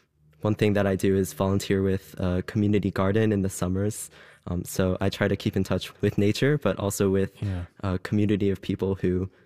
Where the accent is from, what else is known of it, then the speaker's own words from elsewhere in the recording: Missouri, United States; I grew up in Missouri in the Midwest.